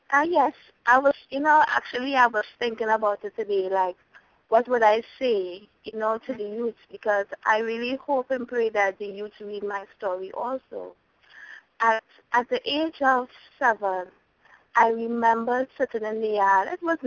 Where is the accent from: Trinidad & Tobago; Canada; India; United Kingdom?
Trinidad & Tobago; now in United States; I'm from Trinidad. And I've been living in America from ever since I came up and never went back.